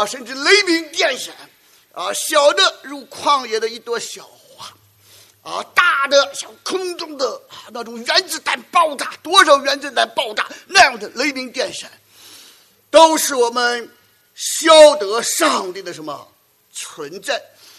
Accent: China; 所以按照我们中国人传统的说法，就是举头三尺有什么有神明的

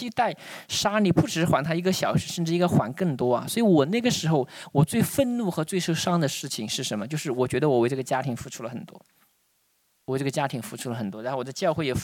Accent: Sichuan, China; 虽然我们都是说四川人南方人

